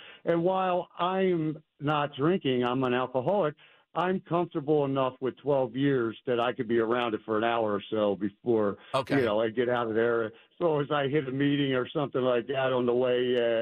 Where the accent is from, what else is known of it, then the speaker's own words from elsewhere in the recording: Philadelphia, Pennsylvania, United States; born there; I mean, I know I was born in South Philly.